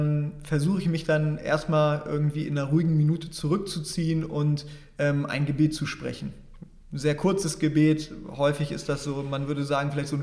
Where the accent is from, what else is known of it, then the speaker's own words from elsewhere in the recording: Germany; born there; Ich bin als weißer Mann in Deutschland geboren